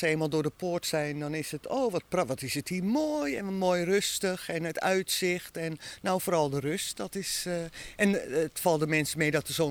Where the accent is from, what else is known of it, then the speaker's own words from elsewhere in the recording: Grootschermer, North Holland, Netherlands; born there; Ik ben hier ook geboren op Grootschermen.